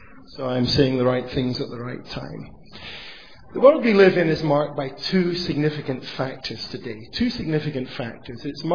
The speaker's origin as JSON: {"language": "English", "town": "Aberdeen", "region": "Scotland", "country": "United Kingdom", "tie": "born or raised there", "lives_now": "England", "said": "I am a Scot living in exile in the south of England, but I remain a Scot at heart. I come from Aberdeen."}